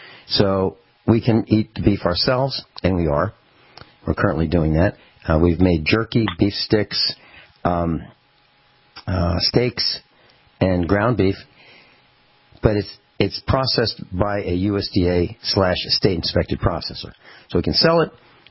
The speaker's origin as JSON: {"language": "English", "region": "Virginia", "country": "United States", "said": "I'm a foreigner here. I come from a different land. I come from the East Coast, Virginia."}